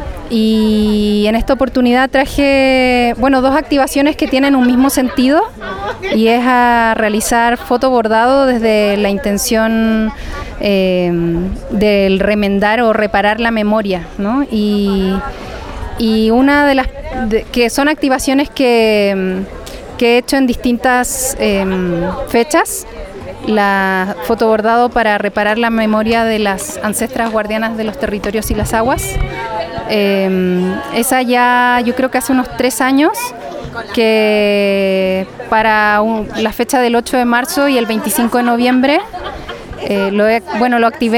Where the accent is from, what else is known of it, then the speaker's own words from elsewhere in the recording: Valparaíso, Chile; vengo del Valle de Aconcagua, del territorio que actualmente llaman Chile